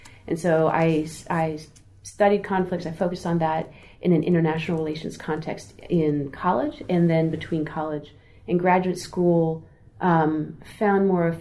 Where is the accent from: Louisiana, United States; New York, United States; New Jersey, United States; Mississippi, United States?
New Jersey, United States; I grew up in New Jersey, and I was selected for something called a governor's school, which was a state-level program.